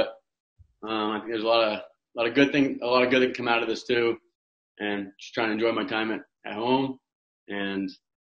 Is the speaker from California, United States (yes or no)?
no; Wayne, Maine, United States; Growing up in the town of Wayne, just a great town to be in. In the summer, there's a lot of tourists that come there.